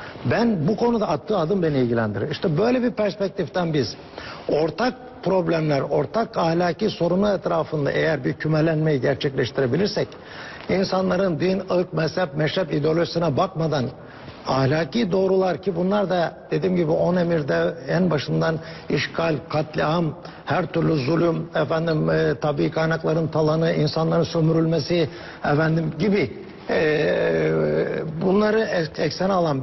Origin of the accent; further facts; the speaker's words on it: Aegean Region, Turkey; Ben Ege'liyim, bizde işte Yunan tohumu bilmem ne böyle öğretilmişti.